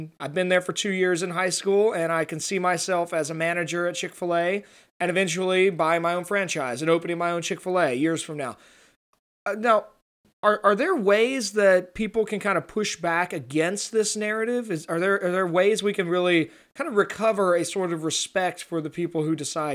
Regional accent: Virginia, United States; now in North Carolina, United States; I'm from Virginia originally, so that always stuck out to me.

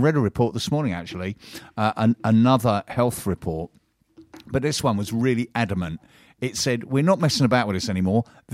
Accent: Tenterden, South East England, United Kingdom; If anybody's ever visiting Tenterton, my hometown, the kebab van by the toilets, by the wreck, is where you get the best.

